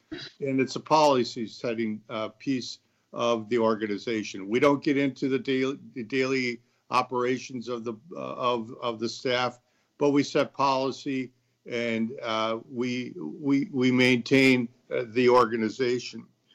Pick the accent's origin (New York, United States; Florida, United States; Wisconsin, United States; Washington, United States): Wisconsin, United States; Kenosha; But growing up in Kenosha, I saw my mother and father, I guess at that particular time, I didn't realize the fact is that when they were attending meetings or volunteering that it was that big a deal.